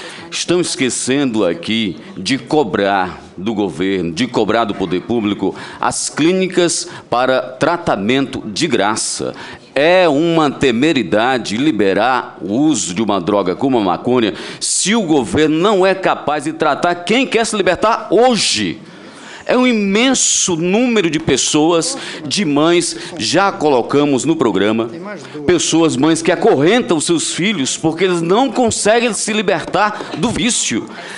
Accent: Fortaleza, Ceará, Brazil; Eu sou de Fortaleza

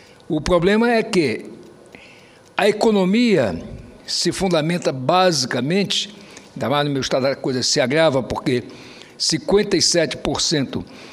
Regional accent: Roraima, Brazil; Mas eu venho da campanha lá no meu estado de Roraima.

